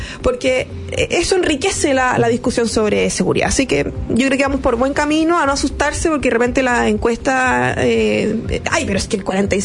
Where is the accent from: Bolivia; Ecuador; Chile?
Chile; Si somos chilenos, no somos otro país, no sé, centroamericano que quiere cambiar y modificar todo.